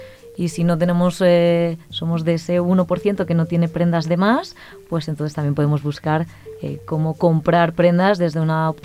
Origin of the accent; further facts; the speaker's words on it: Barcelona, Catalonia, Spain; moved away as an adult; now in Colombia; yo soy de Barcelona, de España. Hace ya casi 6 años que estoy en Colombia.